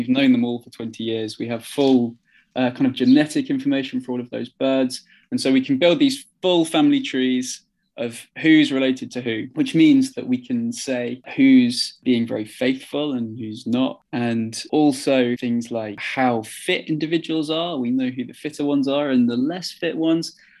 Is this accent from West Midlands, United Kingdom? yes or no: yes; West Midlands, United Kingdom; also born or lived in Manchester; now in South of England; I was born in Manchester and we moved to the Midlands and now I'm in the South.